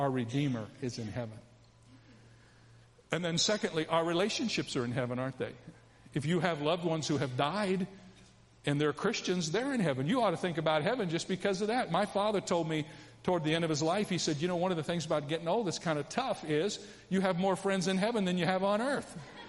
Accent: Toledo, Ohio, United States; born there; now in San Diego County, United States; I was born in Toledo, Ohio, and I live in San Diego County.

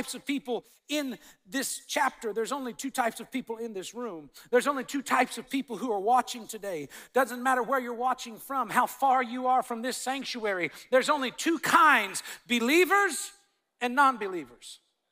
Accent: Texas, United States; Where I grew up in Texas, if you had the courage to call somebody a liar, you better enter into the laying of hands ministry pretty quick.

